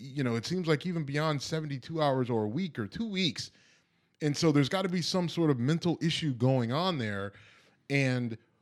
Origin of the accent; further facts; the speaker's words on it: Youngstown, Ohio, United States; Well, I mean, where I grew up in Youngstown, Ohio...